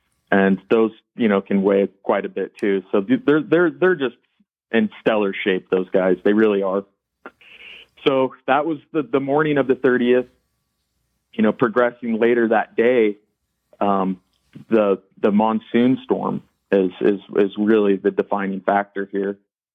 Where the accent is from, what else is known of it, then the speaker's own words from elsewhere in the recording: Yarnell, Arizona, United States; I grew up in Yarnell. Parents bought a home here in 1980. I was always going back and forth between Yarnell, but was currently living here in 2013.